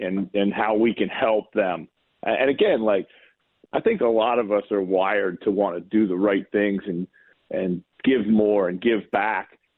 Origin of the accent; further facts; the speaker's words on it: Pennsylvania, United States; also born or lived in Ohio / Europe; Well, I was born in Ohio, but I grew up outside of Philadelphia. Most of my growing up years were outside of Philadelphia. Went to college in Eastern Pennsylvania, and then went to Europe for 17 years after that.